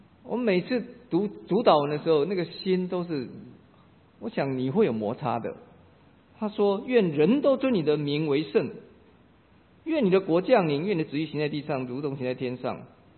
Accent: China; 我们中国人讲说人如其名

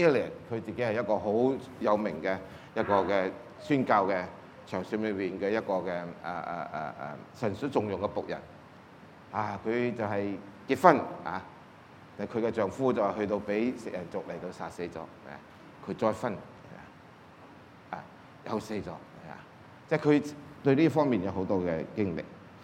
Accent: China; 其實呢啲階段喺我哋中國人嘅歷史裏邊都會見得到嘅

